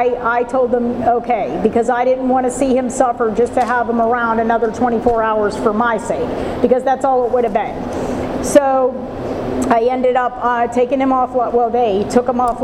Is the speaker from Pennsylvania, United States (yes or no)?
yes; Pittsburgh, Pennsylvania, United States; born there; So I was born in Pittsburgh. I'm second of five.